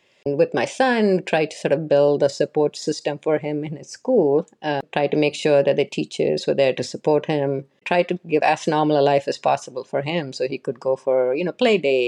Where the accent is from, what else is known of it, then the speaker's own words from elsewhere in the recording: Kerala, India; moved away; but here when you're in the diaspora, it's not something you talk about. Like we had the cultural groups, like, and I'm a Malayali